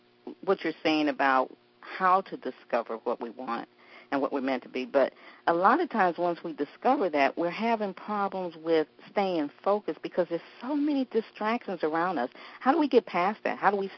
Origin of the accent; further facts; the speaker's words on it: Ohio, United States; I told my dad to build me a stage in the basement, because I'm from Ohio, and we had basements then.